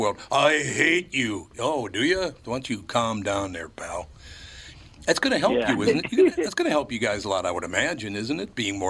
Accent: Minneapolis, Minnesota, United States; I grew up in Minneapolis.

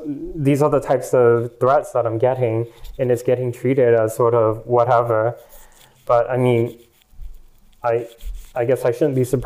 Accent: Portland, Oregon, United States; moved away as an adult; I didn't want to leave. I mean, this is, Portland is my hometown

